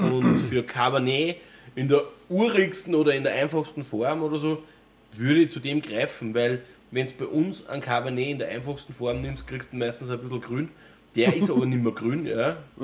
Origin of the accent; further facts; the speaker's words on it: Austria; Pferdeschweiß in der Flaschen ist bei uns in Österreich ein Fehler.